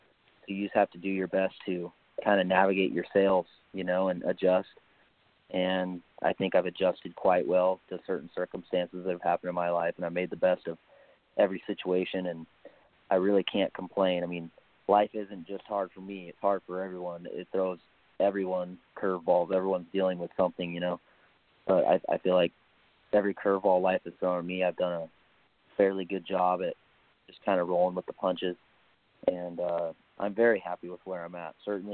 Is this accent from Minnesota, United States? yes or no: no; Oroville, California, United States; I had one more amateur fight in my hometown of Oroville.